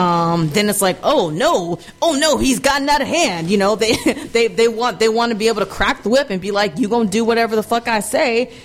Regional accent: Texas, United States; but I'm from Texas, so of course I fucking love football.

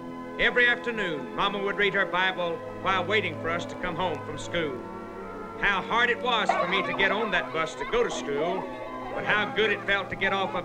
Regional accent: Sycamore, Georgia, United States; I grew up in the Depression years in the home of … Along with three brothers and six sisters, I lived in a little community 4.5 miles east of Sycamore, Georgia.

